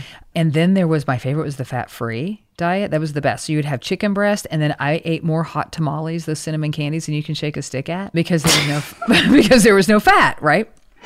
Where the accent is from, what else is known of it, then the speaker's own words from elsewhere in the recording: Oklahoma, United States; And Trisha and I grew up in Mom, Oklahoma together, and we've been friends since we were, I guess, 12.